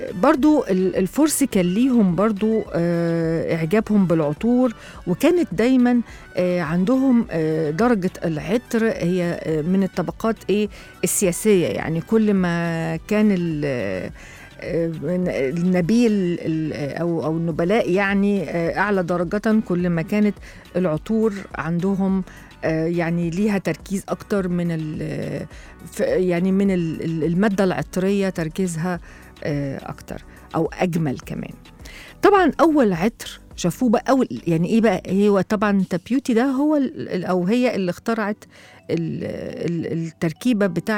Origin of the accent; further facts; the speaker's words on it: Egypt; حتى أنا لاحظت في الأفراح عندنا في مصر عموما منذ زمن بعيد